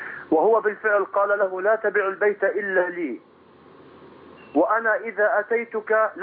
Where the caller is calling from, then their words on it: Jordan; من الأردن